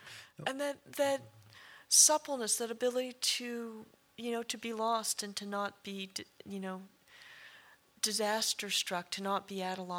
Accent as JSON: {"language": "English", "region": "California", "country": "United States", "tie": "born or raised there", "said": "That and growing up in the California hills, trying to figure out what they meant and what it would mean to be native here"}